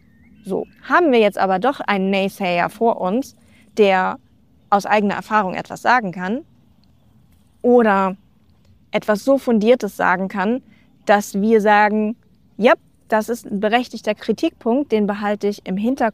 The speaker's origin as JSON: {"language": "German", "town": "Frankfurt", "region": "Hesse", "country": "Germany", "said": "Ich bin jetzt ja aus dem Frankfurter Raum. Ich bin ja auch jetzt gerade in diesem Moment in Deutschland mal wieder zu Besuch."}